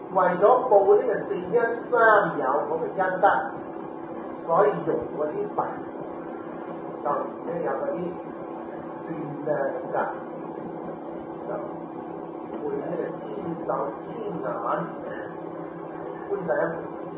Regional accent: Guangdong, China; 我哋廣東人嘅呢度有個名山叫做係景山啦

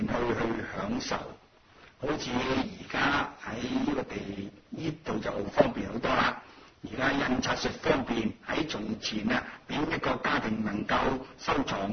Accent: Anhui, China; 我知道我们家乡好像安徽省一个省听说只有两套大撞击

